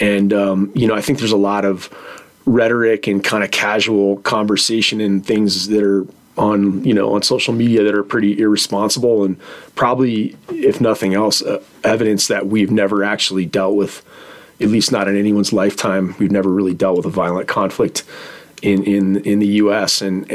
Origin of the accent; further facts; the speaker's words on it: Cleveland, Ohio, United States; No, not really. I grew up in Cleveland, Ohio, but my dad was really into fly fishing.